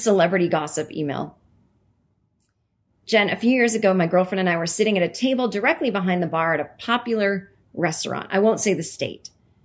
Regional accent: Vermont, United States; I grew up in Vermont, so even though I lived in this other state for almost 6 years, running into celebrities still really not on my radar.

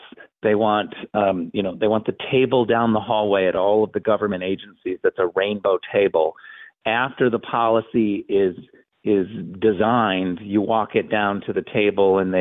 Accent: United States; No, it's wrong to attack me and to steal from me because I'm an American.

